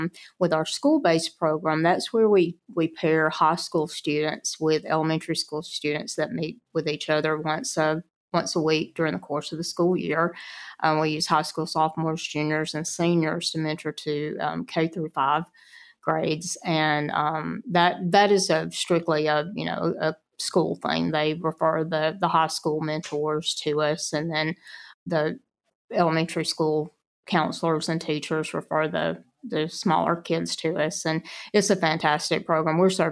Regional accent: Alabama, United States; now in Trinity, United States; So I always say that even though I'm from Lawrence County, I live in Morgan County, but I can still spit into Lawrence County if I wanted to bad enough.

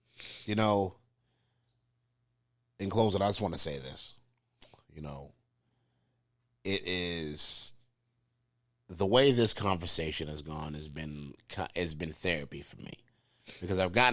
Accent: New York, United States; I'm from New York too. That's why we connect.

